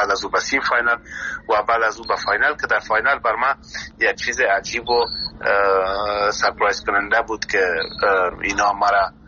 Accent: Afghanistan; ما در افغانستان زاده شدیم، نان و آب و افغانستان خوردیم

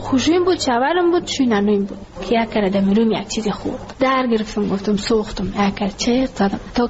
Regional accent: Ghazni, Afghanistan; now in Kabul, Afghanistan; ما کابل آمده از غزنی هستیم.

